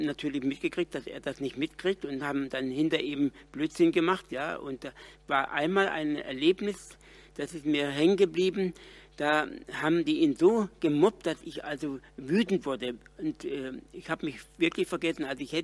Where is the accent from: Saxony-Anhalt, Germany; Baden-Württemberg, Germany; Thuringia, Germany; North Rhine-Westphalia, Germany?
Baden-Württemberg, Germany; Freiburg im Breisgau; ich komme aus Freiburg im Breisgau, dem schönen Schwarzwald, und bin der vierte von vier Jungs